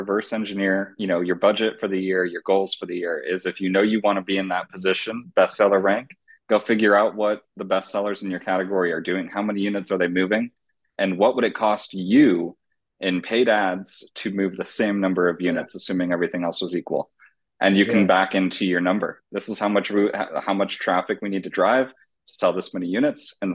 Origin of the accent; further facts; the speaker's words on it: San Diego, California, United States; I grew up in San Diego, California. Grew up going to the beaches, to the zoo, the world famous zoo that we have here.